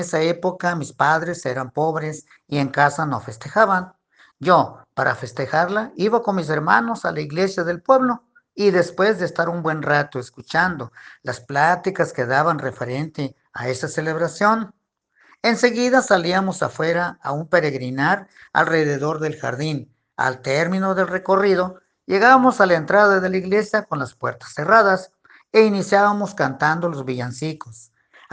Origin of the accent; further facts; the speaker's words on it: Huautla, Hidalgo, Mexico; soy originario de Iztacuahuitl, Huautla, Hidalgo.